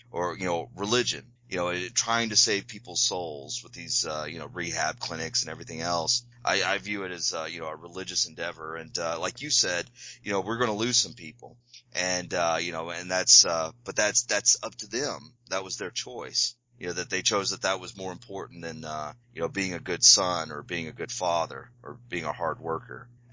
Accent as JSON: {"language": "English", "region": "the South", "country": "United States", "said": "And as a Southerner, you know, that the imperial capital is our enemy."}